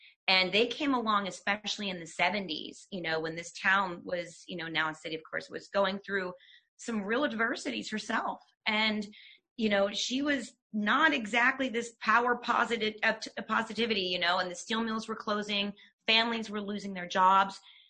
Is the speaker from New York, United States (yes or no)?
no; Pennsylvania, United States; they're from my hometown, MI. And so now I'm in a book with them.